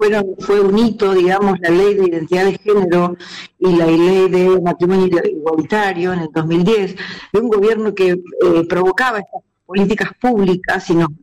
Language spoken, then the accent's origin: Spanish; Rosario, Santa Fe, Argentina; cuando yo lo vi en Rosario, de donde vengo, en Argentina